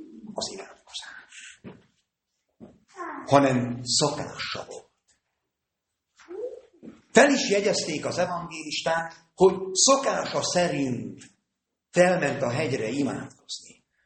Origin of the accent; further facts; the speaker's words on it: Bihor, Romania; két kilométer volt Váradtól, egy kis Szálda-Vága, ahol felnőttem